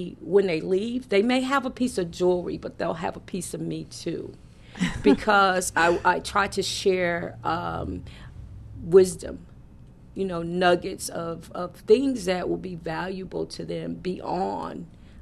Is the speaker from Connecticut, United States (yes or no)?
yes; Bridgeport, Connecticut, United States; We come from Bridgeport, Connecticut, where we lived in the inner city, and a lot of us were children of welfare moms.